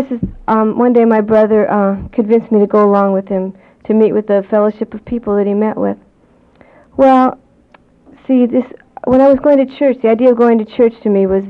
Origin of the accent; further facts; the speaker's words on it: Seattle, Washington, United States; I'm from Seattle, Washington, halfway across the country. It's good to be in St. Louis.